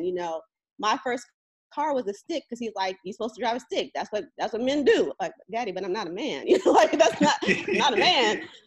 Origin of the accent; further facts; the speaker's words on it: Las Vegas, Nevada, United States; I'm from Las Vegas, so, you know, entertainment was the name of the game.